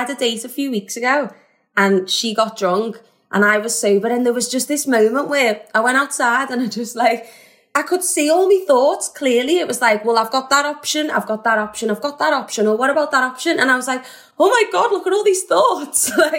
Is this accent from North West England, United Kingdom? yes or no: yes; Liverpool, North West England, United Kingdom; I'm a Scouser at heart, very family orientated.